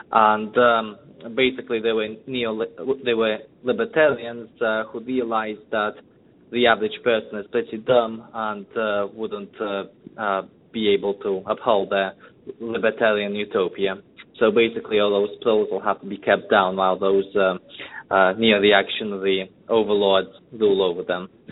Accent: Russia; English is a second language; now in United States; I moved to the United States a few years ago. I'm originally from Russia.

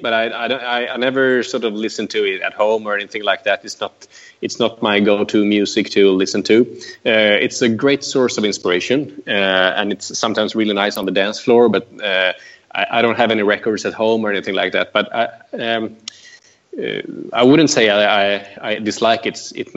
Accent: Sweden; growing up in Sweden in the 1980s

